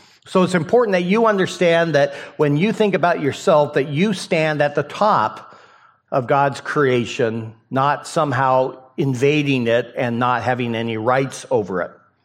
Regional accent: Idaho, United States; Now, you may not be aware of this, but I grew up in Idaho, and right next to me, very short distance, was Washington

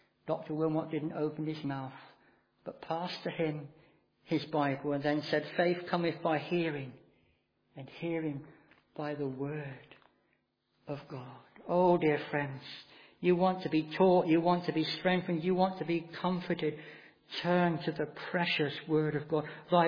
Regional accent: South West England, United Kingdom; I was brought up in North Devon, and I was converted as a teenager in the 1960s.

